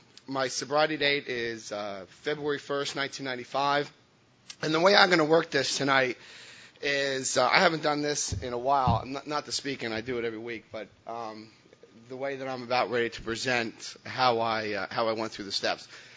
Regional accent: Paterson, New Jersey, United States; I'm from Paterson, New Jersey. I just went to Florida, and I went like this, and I was like, that looks good.

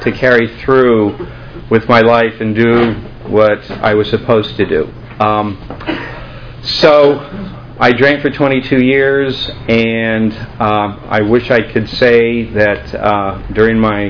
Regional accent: Colorado, United States; born there; I was born in Colorado. My father was in the military.

